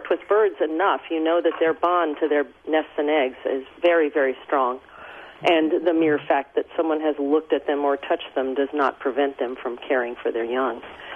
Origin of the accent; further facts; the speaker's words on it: Richmond, Virginia, United States; Yes, and when I grew up in Richmond, Virginia, lived next door to a lady who had 17 free-roaming cats.